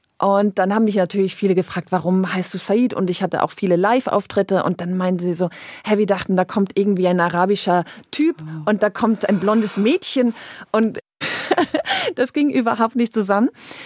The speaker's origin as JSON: {"language": "German", "country": "Switzerland", "said": "Ich als Schweizerin normalerweise hätte sofort gesagt, Entschuldigung, hier Geld."}